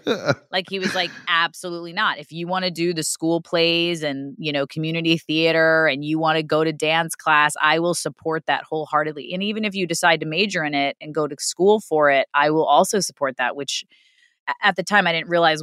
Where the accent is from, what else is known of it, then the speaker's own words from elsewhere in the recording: Queens, New York, United States; Like, I grew up in Queens and my mom was a mover.